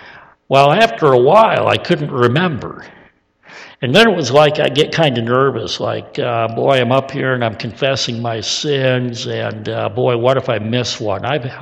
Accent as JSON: {"language": "English", "town": "Flint", "region": "Michigan", "country": "United States", "tie": "born or raised there", "said": "I was raised in a home where, well, you know, I come from Flint. I ever tell you how violent of a place that is?"}